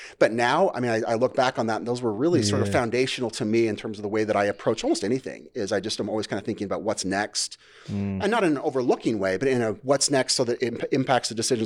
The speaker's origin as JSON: {"language": "English", "town": "Las Vegas", "region": "Nevada", "country": "United States", "tie": "born or raised there", "said": "Yeah, I'm actually a Vegas kid. I grew up in Vegas."}